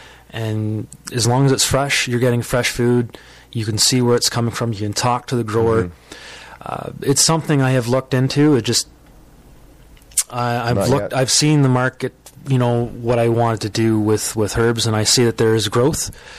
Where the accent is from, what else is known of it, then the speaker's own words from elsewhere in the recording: Guelph, Ontario, Canada; I'm being from the Guelph, Cambridge area.